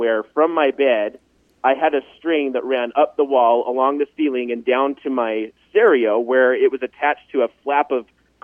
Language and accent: English; Utah, United States; I did not have a lot of friends in growing up in Utah as a homeschool kid.